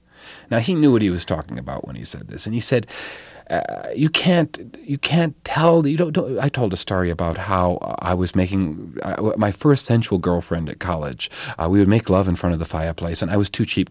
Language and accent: English; New England, United States; accent: New England; I was so stiff, I felt like a Kennedy. You know, I mean, with my New England accent